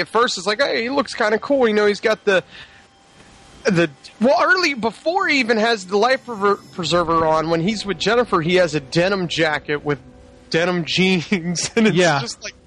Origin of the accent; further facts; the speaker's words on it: Ritchieville, Pennsylvania, United States; where I grew up in Ritchieville, Pennsylvania.